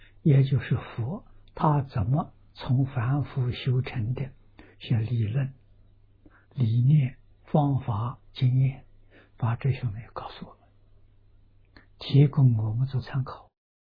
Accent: China; 我们中国人喜欢简单，把那个尾音省略掉了

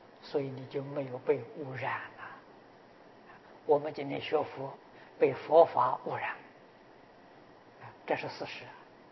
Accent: China; 我们中国人常讲腊月三十 一年最后的一天，这一天要算账啊！

